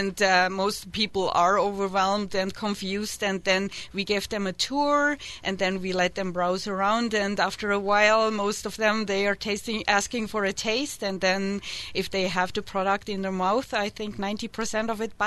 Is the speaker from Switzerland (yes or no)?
yes; Switzerland; English is a second language; now in United States; Yeah, well, I'm from Switzerland. It's really, really a small country, and you can reach any destination in 20 minutes.